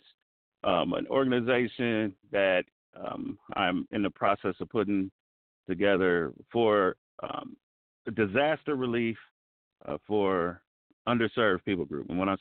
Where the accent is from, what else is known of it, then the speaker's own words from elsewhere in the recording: Cleveland, Ohio, United States; now in Los Angeles, United States; I'm currently in Los Angeles. I currently live in Los Angeles. I'm originally from Cleveland.